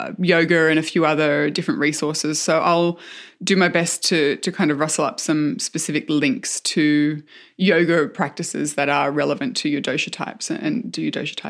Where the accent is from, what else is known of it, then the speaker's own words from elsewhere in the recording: Australia; I'm Australian.